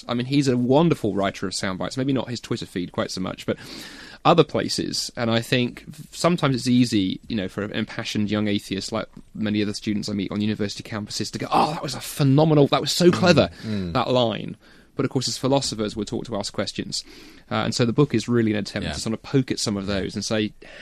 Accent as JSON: {"language": "English", "country": "United Kingdom", "said": "because being British, we like to be a little bit iconoclastic"}